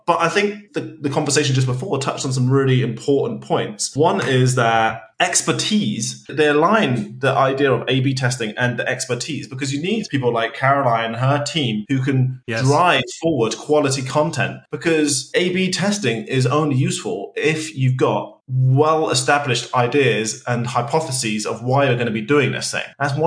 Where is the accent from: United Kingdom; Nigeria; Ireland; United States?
United Kingdom; I shouldn't use that because that's the Brexit split and that triggers me as a British person.